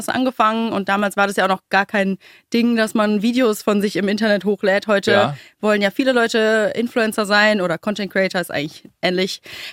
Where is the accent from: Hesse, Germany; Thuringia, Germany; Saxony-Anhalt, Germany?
Hesse, Germany; ich bin im Odenwald groß geworden. Also meine Oma, meine Mama, ganz viel odenwälderisch plattgeschwätzt.